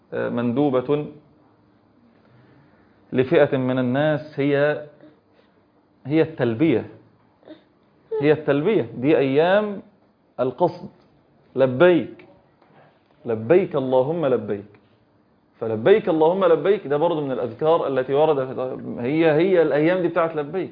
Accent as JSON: {"language": "Arabic", "country": "Egypt", "said": "احنا ايه مصريين"}